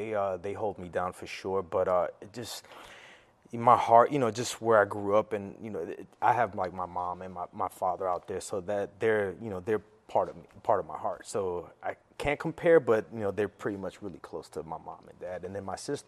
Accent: New York City, New York, United States; now in Los Angeles, United States; The initial response was like, yeah, fuck that. I'm a New Yorker at heart. You know, I'm still a New Yorker at heart, but it's just about finding the balance.

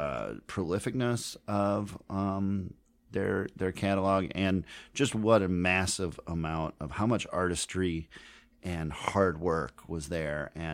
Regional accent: Minneapolis, Minnesota, United States; It's funny. I grew up in Minneapolis, obviously

